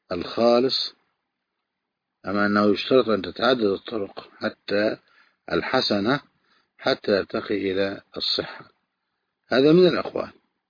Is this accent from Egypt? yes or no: yes; Egypt; بلدنا مصر.